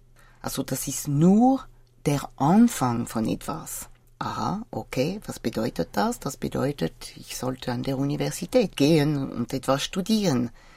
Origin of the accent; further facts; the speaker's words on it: France; German is a second language; Ich bin aufgewachsen in Frankreich in einem gemischten Gymnasium.